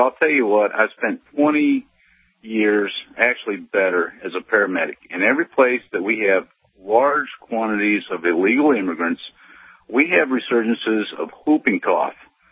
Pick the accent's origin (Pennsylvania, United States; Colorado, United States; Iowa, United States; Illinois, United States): Iowa, United States; Well, I grew up in Iowa, farm boy around Amish. I've been to barn raising.